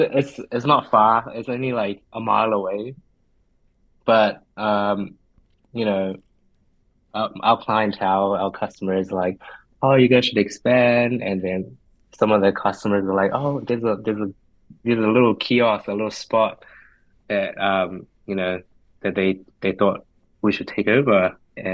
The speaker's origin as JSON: {"language": "English", "town": "South Auckland", "region": "Auckland", "country": "New Zealand", "said": "You know, I'm originally from South Auckland."}